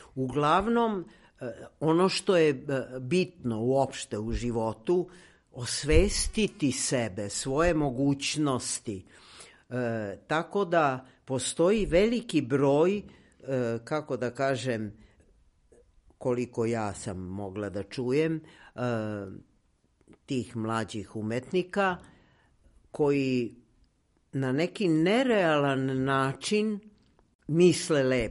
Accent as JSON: {"language": "Serbian", "region": "Belgrade", "country": "Serbia", "tie": "born there", "said": "ja sam rođena Beograđanka, obožavam svoj Beograd"}